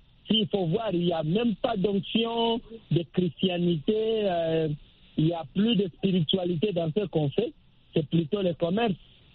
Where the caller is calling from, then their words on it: DR Congo; chez nous en République démocratique du Congo